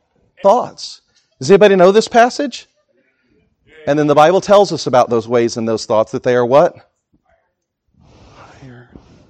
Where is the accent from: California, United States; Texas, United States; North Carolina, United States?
Texas, United States; I don't even have a cowboy hat. I'm from Texas. I don't own a cowboy hat. That's because I'm a city slicker Texan.